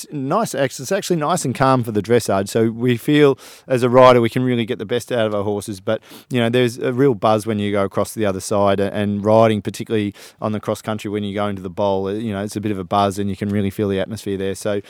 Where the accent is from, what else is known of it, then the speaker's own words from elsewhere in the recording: Australia; As to the heat, I'm an Aussie, so I love it.